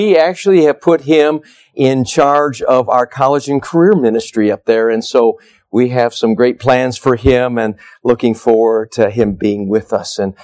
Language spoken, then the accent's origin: English; Michigan, United States; now in Eugene, United States; I'm from Michigan. My wife's from Florida.